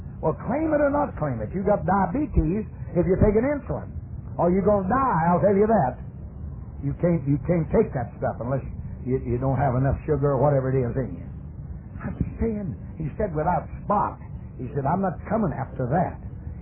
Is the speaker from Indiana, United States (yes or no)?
no; Texas, United States; born there; I was born in Texas.